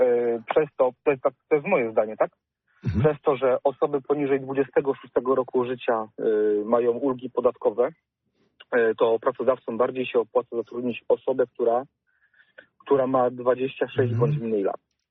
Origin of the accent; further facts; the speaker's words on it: Poznań, Greater Poland Voivodeship, Poland; Ja jestem tutaj z Poznania